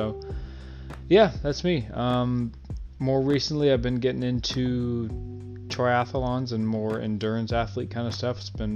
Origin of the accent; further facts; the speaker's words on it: West Coast, United States; I'm again from the West Coast, so I'm a big San Francisco 49er fan.